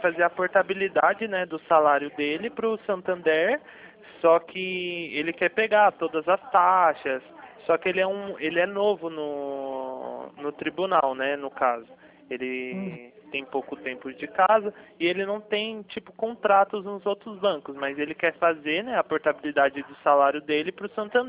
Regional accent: Bragança Paulista, São Paulo, Brazil; sou correspondente aqui do Banco Santander, Luiz, mas eu sou aqui de Bragança Paulista

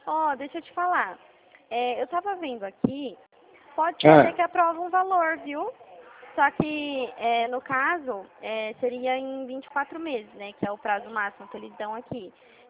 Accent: Dracena, São Paulo, Brazil; Eu sou daqui de Dracena

